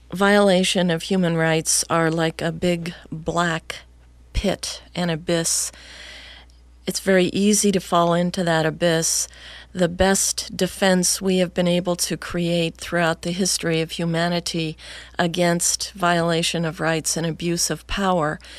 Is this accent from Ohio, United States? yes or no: no; California, United States; as we grew up in Niagara in the Santa Ana Canyon